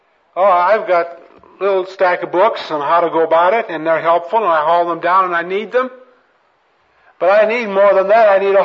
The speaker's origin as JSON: {"language": "English", "country": "United States", "said": "And he recognized us immediately as Americans."}